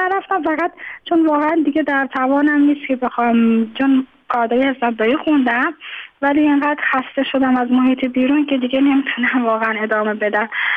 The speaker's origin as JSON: {"language": "Persian", "town": "Tehran", "region": "Tehran Province", "country": "Iran", "tie": "born there", "lives_now": "Mashhad, Iran", "said": "من خودم متولد تهرانم، اینجا به دلیل ازدواج کردم اومدم اینجا، حالا موندگار شدم دیگه، توان بازگشت نداشتم."}